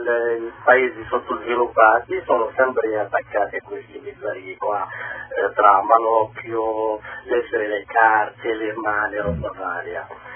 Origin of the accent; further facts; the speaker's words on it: Morocco; Italian is a second language; now in Italy; io vengo dal Marocco.